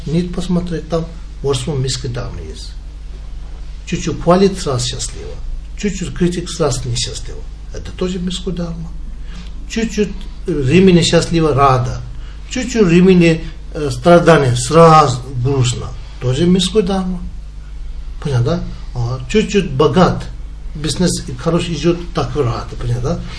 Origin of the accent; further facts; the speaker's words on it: Russia; Russian is a second language; Учитель, я тоже россиянин, да?